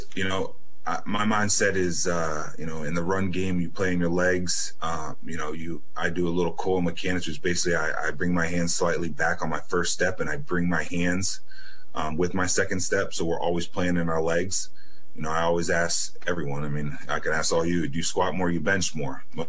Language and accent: English; Texas, United States; born there; So my dad was in the Air Force. So I actually was born in Texas, but we ended up moving a lot